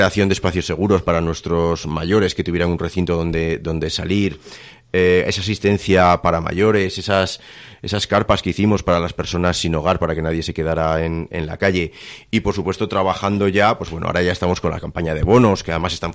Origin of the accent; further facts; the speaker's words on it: Tudela, Navarre, Spain; pues yo soy de Tudela y yo me presenté con un programa electoral